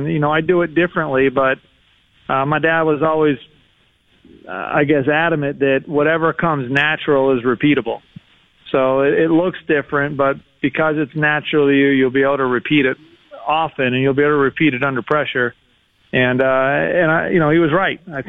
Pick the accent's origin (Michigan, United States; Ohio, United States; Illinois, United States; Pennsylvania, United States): Pennsylvania, United States; You know, I grew up in Pennsylvania, so in colder weather as well.